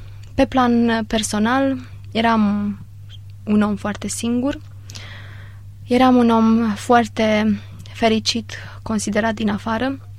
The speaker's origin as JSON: {"language": "Romanian", "region": "Oltenia", "country": "Romania", "tie": "born there", "said": "m-am născut în Oltenia. Provin dintr-o familie cu încă doi frați."}